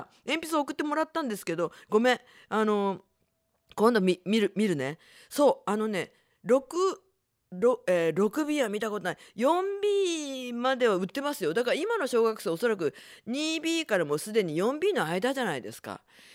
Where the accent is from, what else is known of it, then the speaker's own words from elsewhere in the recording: Nagasaki, Japan; accent: Nagasaki dialect; 私の長崎弁がなんか地方にいては、地方っていうか要するに、まあ、県外の方がいらしてね、分かるのかなと思うんだけど、だんだん慣れてくるみたい、なんとなく分かってくるみたい。